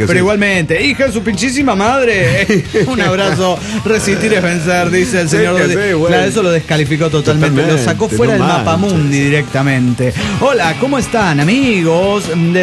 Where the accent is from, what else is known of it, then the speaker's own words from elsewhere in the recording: San Luis, Argentina; de San Luis, Argentina.